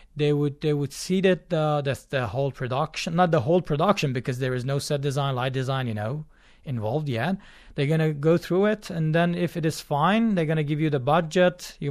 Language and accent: English; Shiraz, Fars, Iran; born there; English is a second language; now in Tehran, Iran; I was born in Shiraz.